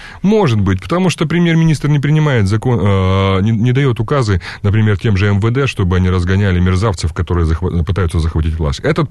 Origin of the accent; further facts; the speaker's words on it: Ukraine; я украинец.